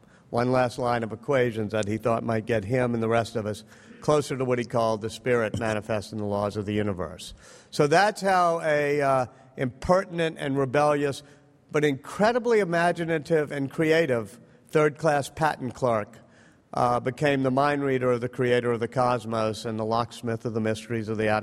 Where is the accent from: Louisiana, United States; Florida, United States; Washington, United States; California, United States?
Louisiana, United States; You know, when I grew up in Louisiana, my grandfather said to me, there are two types of people that come out of Louisiana, preachers and storytellers.